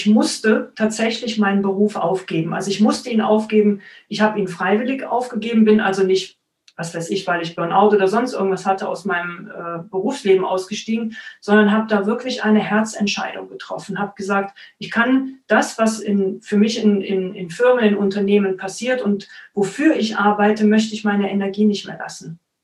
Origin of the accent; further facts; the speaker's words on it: Cologne, North Rhine-Westphalia, Germany; now in Stuttgart, Germany; Ich komme tatsächlich aus Köln.